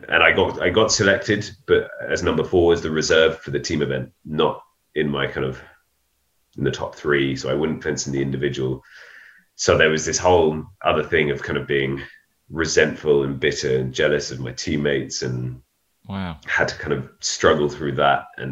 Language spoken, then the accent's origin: English; London, United Kingdom; the London Games, my hometown. I'm from London.